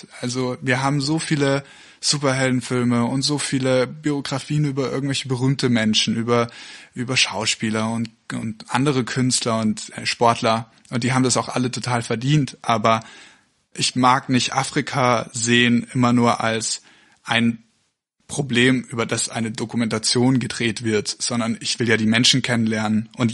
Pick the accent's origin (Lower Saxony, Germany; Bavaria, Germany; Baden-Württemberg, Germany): Bavaria, Germany; ich bin halt aufgewachsen auf dem Land in Bayern und es ist sehr schön, dort aufzuwachsen